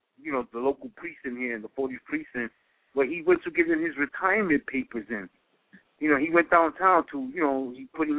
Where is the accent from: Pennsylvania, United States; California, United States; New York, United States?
New York, United States; New York City; if you're a New Yorker, like myself, who's born and raised in New York City